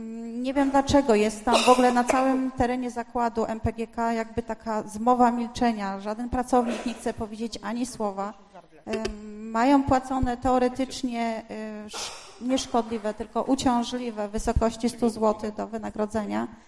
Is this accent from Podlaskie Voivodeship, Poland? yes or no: no; Katowice, Silesian Voivodeship, Poland; jesteśmy z Katowic